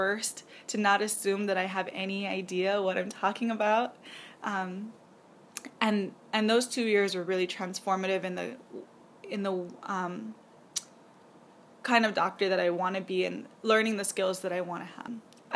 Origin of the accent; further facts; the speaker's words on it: Hawaii, United States; my wealthy school, I come from Hawaii where everything is green all the time, it's beautiful everywhere.